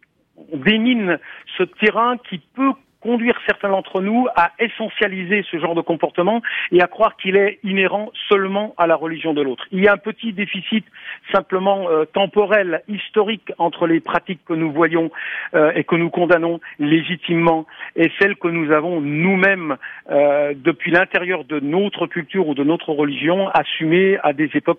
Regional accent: France; Nous sommes Français

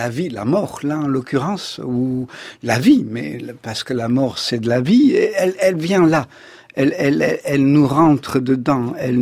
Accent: Nice, Provence-Alpes-Côte d'Azur, France; born there; je suis né à Nice

